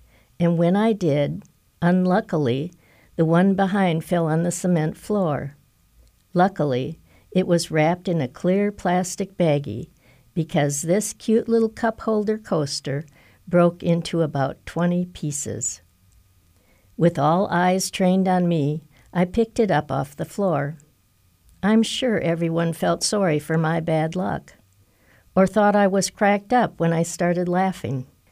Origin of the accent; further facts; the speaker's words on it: Wisconsin, United States; My home state of Wisconsin has some of the biggest farm markets in the United States.